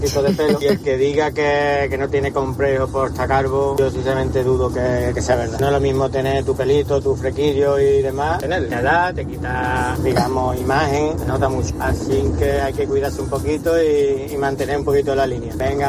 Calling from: Seville, Andalusia, Spain; de Sevilla.

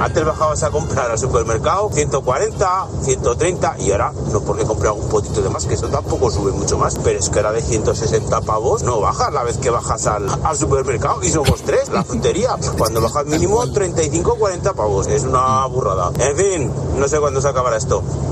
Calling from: Zaragoza, Aragon, Spain; de Zaragoza. ¿Qué es lo que ha subido?

